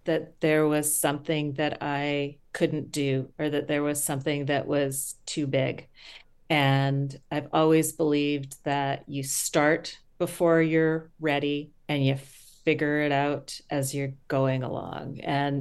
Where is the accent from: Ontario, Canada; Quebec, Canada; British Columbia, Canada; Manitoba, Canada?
Manitoba, Canada; So that's my hometown. That's still where I live.